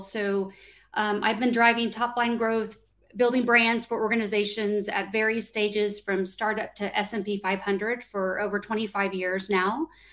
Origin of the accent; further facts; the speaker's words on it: Oklahoma, United States; I grew up in Oklahoma during the war on drugs era.